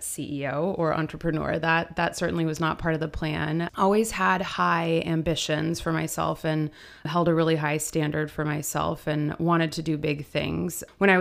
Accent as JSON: {"language": "English", "town": "Portland", "region": "Oregon", "country": "United States", "tie": "born or raised there", "said": "I grew up in Portland, Oregon, had a pretty happy childhood, I would say."}